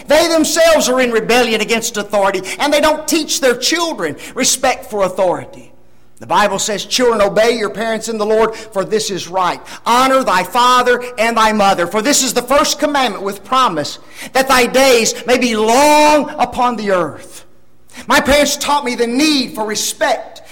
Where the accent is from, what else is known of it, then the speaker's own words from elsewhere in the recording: Memphis, Tennessee, United States; also born or lived in Dyersburg; I was born in Dyersburg, Tennessee, just a little ways from New Bern, Tennessee. My mom and dad very shortly thereafter moved to Memphis, Tennessee, and that is the only place that I know as far as growing up is concerned.